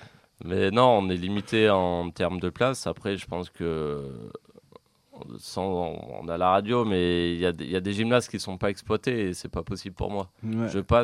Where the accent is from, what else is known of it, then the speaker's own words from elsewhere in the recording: Grenoble, Auvergne-Rhône-Alpes, France; Moi, je suis grenoblois, je passe ma vie à Saint-Martin-d'Air.